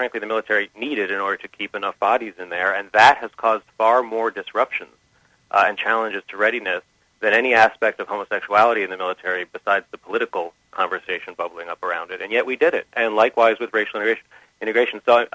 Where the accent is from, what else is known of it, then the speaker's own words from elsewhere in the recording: United States; I am an American. I am an American who believes we need a strong military